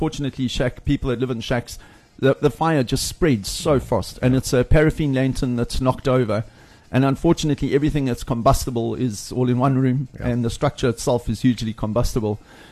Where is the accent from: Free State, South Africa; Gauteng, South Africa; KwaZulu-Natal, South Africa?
KwaZulu-Natal, South Africa; Port Shepstone; So we left from Port Shepson, which is my hometown, and we rode 7 days down to Langebaan.